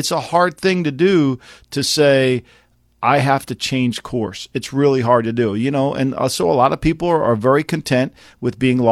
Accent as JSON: {"language": "English", "region": "New Jersey", "country": "United States", "accent": "Jersey", "said": "You got to have that Jersey accent. I get offended when people say, where are you from? Like, seriously, you can't tell I'm from Jersey? Like, I'm Jersey proud."}